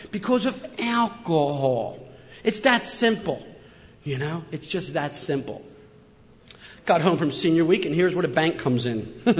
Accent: New Jersey, United States; Yeah, because I'm from Jersey. Am I all right?

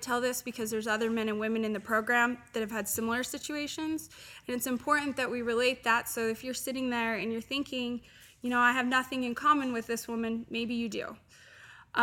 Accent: Utah, United States; Let me tell you a little bit about myself. I am from Utah.

